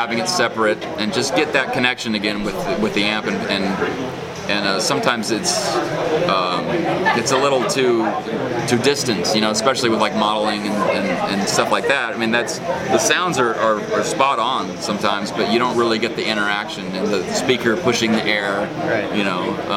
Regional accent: California, United States; I've played in bands like growing up in California, you know, in high school and college and stuff.

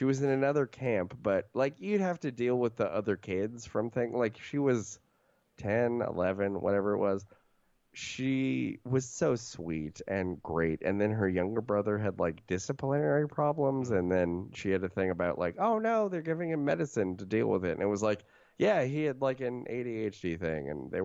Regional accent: San Francisco, California, United States; not just from living and growing up in San Francisco, but I used to work as a camp counselor in the Marin Headlands for the YMCA

